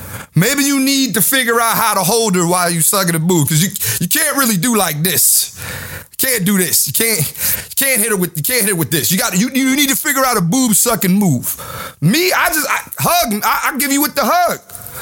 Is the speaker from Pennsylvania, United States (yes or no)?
yes; Philadelphia, Pennsylvania, United States; I'm born June 20th, 1987. I'm from Philly